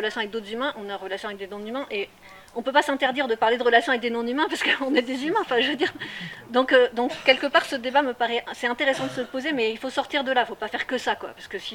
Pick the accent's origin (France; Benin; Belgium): France; moi, je suis française et je viens d'une communauté où ça fait plus de 2000 ans qu'on est sorti de la nature.